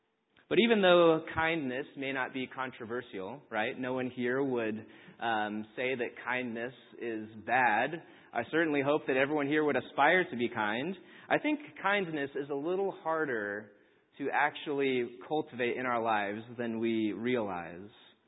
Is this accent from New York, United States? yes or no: no; Kansas, United States; I grew up in Kansas